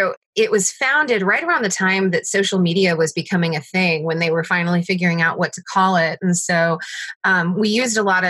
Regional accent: St. Louis, Missouri, United States; When I was in college, I'm originally from St. Louis and I started a webzine called FTL Scene.

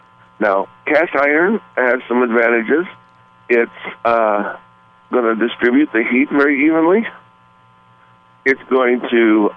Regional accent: Terre Haute, Indiana, United States; moved away as an adult; now in Utah, United States; Utah, correct. Yeah, I grew up in Terre Haute, Indiana, and was just back for a visit, actually, a few weeks ago.

